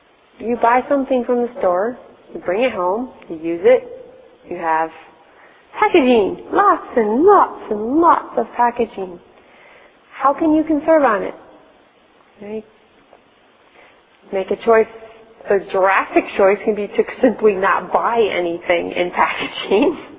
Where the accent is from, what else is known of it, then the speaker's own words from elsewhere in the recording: United States; Because I'm an American, I'm picking on me.